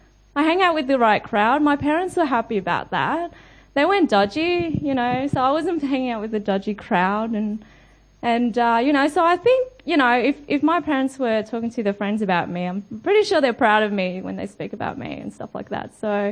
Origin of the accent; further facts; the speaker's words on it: Australia; And also just opportunity growing up in Australia, a really, really great opportunity.